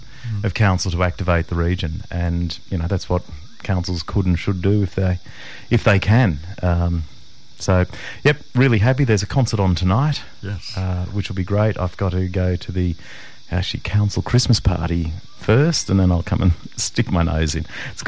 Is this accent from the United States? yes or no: no; New South Wales, Australia; I grew up near Chaffee Dam.